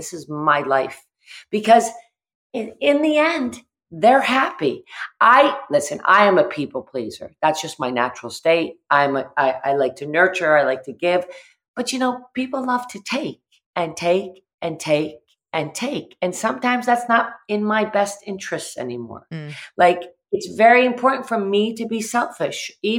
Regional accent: Massachusetts, United States; I grew up in the Berkshires and my great grandfather helped to build Bluestone Manor. He was one of the masons and we're like deep-seated in the Berkshires.

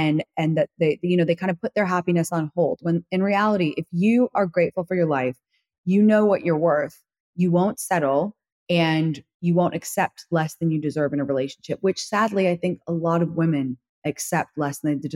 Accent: London, United Kingdom; moved away as an adult; I know I sound super American, but I was raised in London until I was 19.

